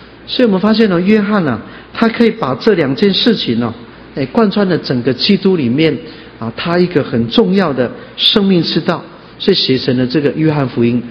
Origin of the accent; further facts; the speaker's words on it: China; 我们中国人啊常常提到一个观念